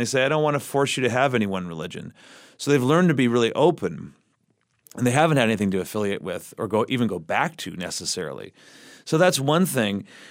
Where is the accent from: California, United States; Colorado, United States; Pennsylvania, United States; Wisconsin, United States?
California, United States; For me, growing up in the Bay Area, it's almost always, I should say, indicated as the place of the lowest religious identification in the United States.